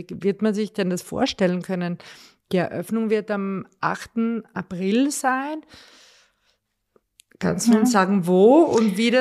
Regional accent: Carinthia, Austria; wir sind ja beide Kärntnerinnen, ich schaue von meinem Fenster auf die Berge

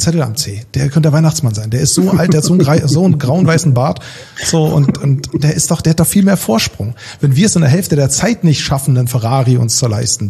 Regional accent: Berlin, Germany; Ich bin halt in Berlin im Osten aufgewachsen, in Friedrichshain und hatte eine eigentlich schöne Kindheit

